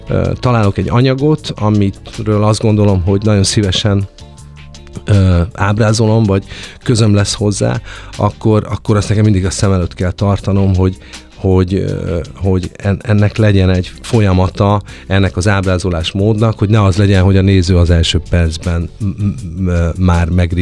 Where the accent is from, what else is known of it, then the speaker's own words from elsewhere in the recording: Veszprém, Veszprém County, Hungary; én magam veszprémi vagyok